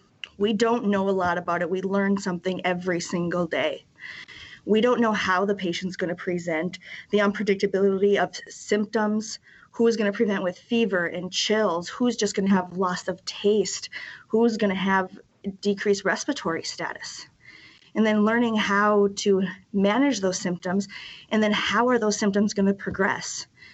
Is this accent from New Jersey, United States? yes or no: no; North Dakota, United States; I'm from here. I'm born and raised in North Dakota, and usually we are able to escape under the radar.